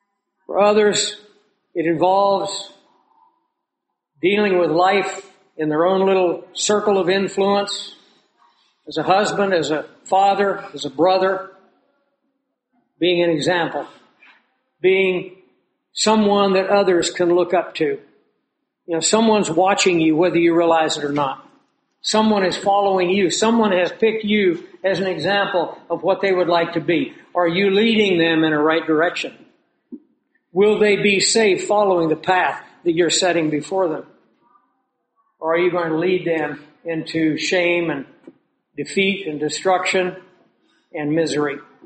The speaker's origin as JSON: {"language": "English", "region": "Arizona", "country": "United States", "tie": "born or raised there", "said": "they arrested in Tucson, Arizona, in my home state, a bomb maker"}